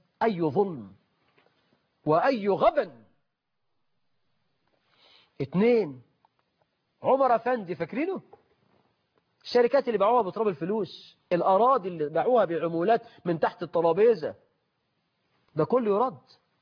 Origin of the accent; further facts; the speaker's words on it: Egypt; يعني عندنا في مصر مثلا 400,000 جندي أمن مركزي بيكلفونا كل سنة 12 مليار جنيه.